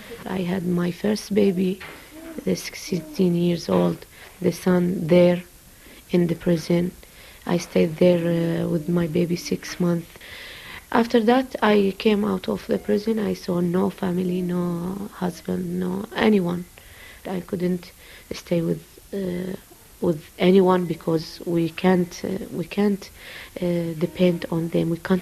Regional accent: Iraq; and 39 years old. I'm from Iraq. I have 6 kids.

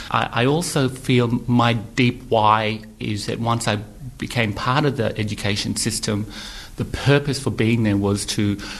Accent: Broome, Western Australia, Australia; So we have a very multicultural, mixed family. I grew up in Broome as an Aboriginal person

